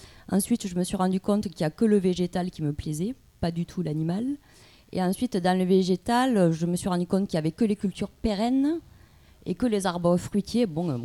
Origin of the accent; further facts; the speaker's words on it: Occitanie, France; accent: Languedoc; il y a quelques personnes qui dénigrent le Languedoc, qui se sont moquées de mon accent.